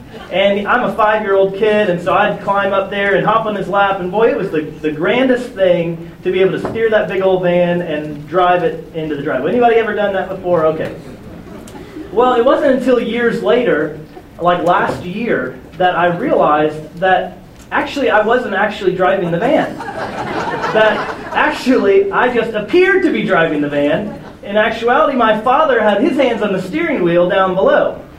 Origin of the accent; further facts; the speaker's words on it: Houston, Texas, United States; I was one of seven children, and I grew up in Houston, Texas.